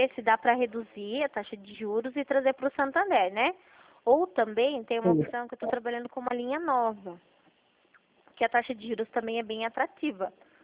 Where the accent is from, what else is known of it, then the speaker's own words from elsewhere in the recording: Itapetininga, São Paulo, Brazil; eu sou aqui de Itapetininga.